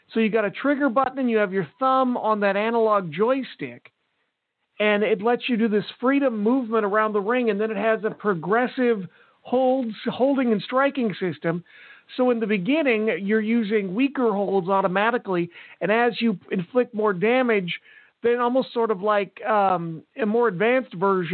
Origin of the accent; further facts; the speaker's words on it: Portland, Oregon, United States; See, I grew up in Portland, watching Portland wrestling, and we had a 20 count.